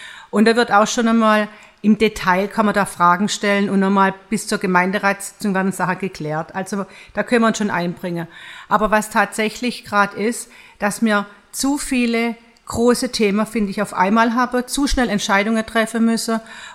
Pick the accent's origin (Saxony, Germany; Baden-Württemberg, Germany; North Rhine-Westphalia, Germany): Baden-Württemberg, Germany; Biberach; ich bin aus Biberach